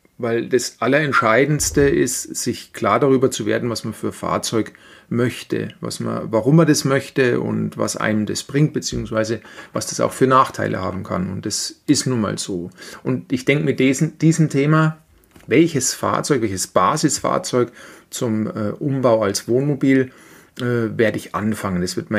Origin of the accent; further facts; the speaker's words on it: Bavaria, Germany; ich bin Franke